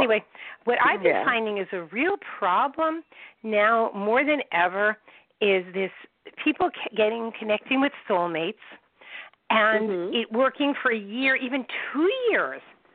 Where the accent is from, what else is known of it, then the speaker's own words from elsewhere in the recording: North Merrick, New York, United States; Tomorrow night I have a fundraiser back in my hometown of North Merrick, where I grew up.